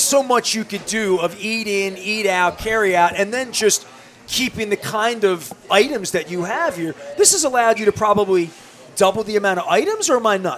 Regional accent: Colgate, Maryland, United States; but I grew up on Bank Street. Mm-hmm. My childhood, 7900 block of Bank Street.

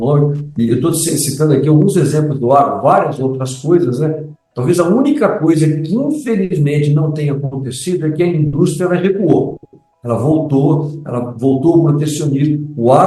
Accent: Brazil; a gente também, como brasileiro, a gente tem aquele apego

